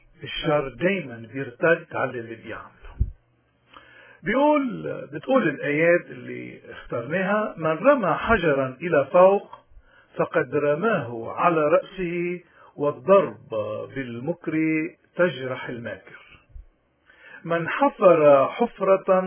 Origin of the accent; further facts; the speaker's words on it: Lebanon; نحن كشعب لبناني مقارنة أو نسبة بعدد سكاننا